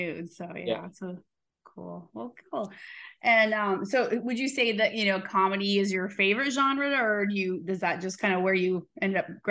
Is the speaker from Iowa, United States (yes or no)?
yes; Iowa, United States; now in Georgia, United States; I'm from Iowa originally. I live in Georgia now also